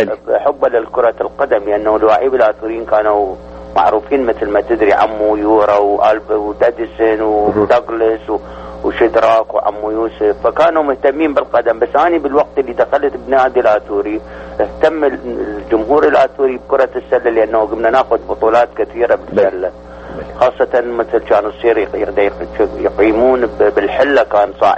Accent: Iraq; moved away; لأن أنا لازلت عراقي صميم 100% مو 100%. أنا صار لي 32 سنة بس أنا دمي ما تغيرت، أنا بعدني عراقي

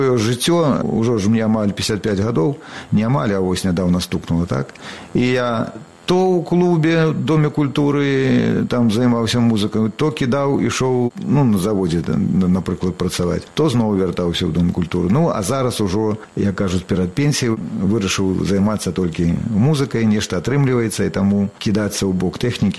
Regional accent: Buglaye, Mogilev Region, Belarus; Бо гэта Краснапольскі раён, вёска Буглае, адтуль родам.

